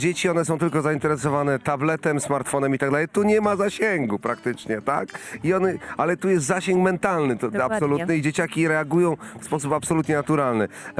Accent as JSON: {"language": "Polish", "town": "Lubaczów", "region": "Subcarpathian Voivodeship", "country": "Poland", "tie": "born there", "said": "Tak, stąd wyszedłem w świat. Urodziłem się w Lubaczowie."}